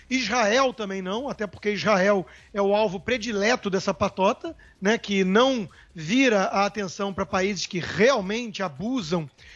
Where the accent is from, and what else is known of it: Brazil